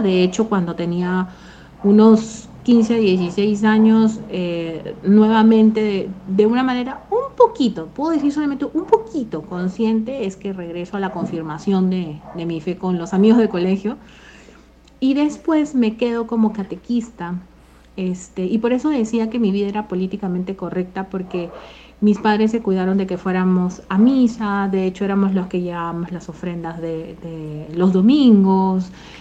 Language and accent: Spanish; Lima, Peru; yo de pequeña vivo en Barranco, digamos, en una zona playera, y luego